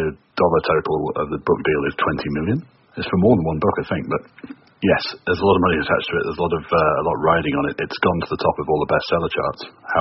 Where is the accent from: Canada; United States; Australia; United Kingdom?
United Kingdom; I've been reading a lot of coverage back home, I'm still British